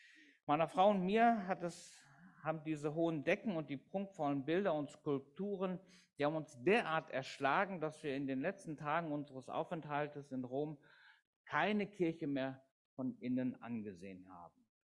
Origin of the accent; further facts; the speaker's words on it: Düsseldorf, North Rhine-Westphalia, Germany; also born or lived in Frankfurt; vielleicht noch 56 bin ich. Geboren in Frankfurt, aufgewachsen in Düsseldorf. So ein bisschen Rheinländer steckt dann doch noch in mir.